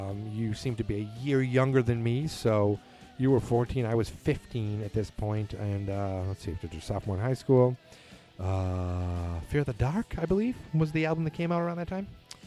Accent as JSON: {"language": "English", "town": "Gloucester", "region": "Massachusetts", "country": "United States", "said": "Anyway, I'm from Gloucester, Mass, and I'm going to turn 15 in October."}